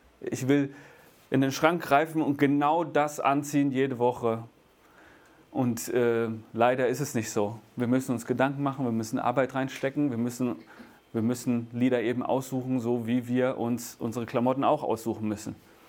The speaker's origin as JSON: {"language": "German", "town": "Niedernberg", "region": "Bavaria", "country": "Germany", "said": "Ich komme aus Niedernberg, aus der EFG Niedernberg. Das ist ganz im nördlichen Zipfel Bayerns. Ne? Also deswegen sagen wir Servus bei uns. Ja? Aber das ist das einzige Bayerische, das es bei uns in der Region gibt. Wir sind eher Richtung Hessen schon unterwegs."}